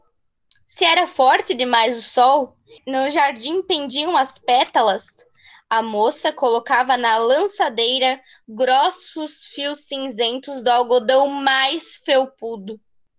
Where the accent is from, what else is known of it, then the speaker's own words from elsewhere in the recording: Xanxerê, Santa Catarina, Brazil; sou de Xanxerê, estudante do ensino médio, integrado ao técnico em informática